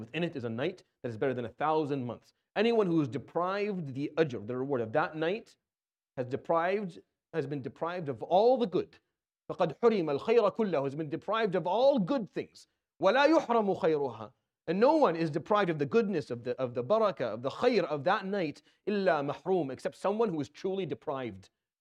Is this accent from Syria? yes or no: yes; Syria; I grew up in Syria.